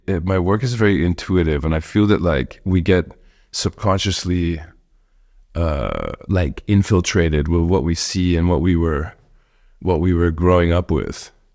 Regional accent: Indiana, United States; born there; She's like, where are you from? I'm like, well, I was born in Indiana.

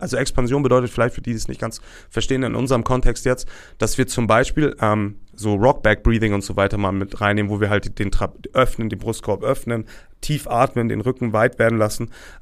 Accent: Northern Germany, Germany; als Norddeutscher, der in einem Hafenstadt wohnt

